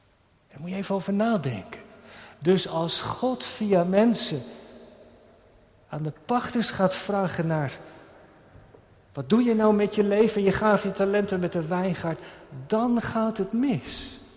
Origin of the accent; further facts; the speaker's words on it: Netherlands; Want we zijn toch wel Nederlanders, toch?